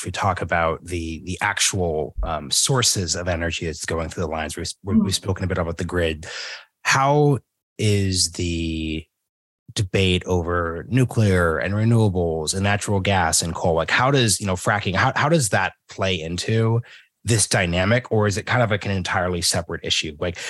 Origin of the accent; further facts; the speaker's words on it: Oregon, United States; I'm from Oregon and I live in Texas, so I could dunk on California from a couple different directions.